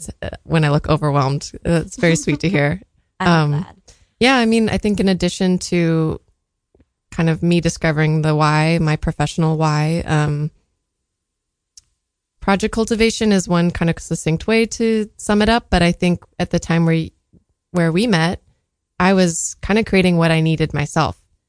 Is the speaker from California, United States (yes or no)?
yes; San Diego, California, United States; born there; I was born in San Diego. I feel like location's the easiest way to start talking about that. I was the eldest in a family of two.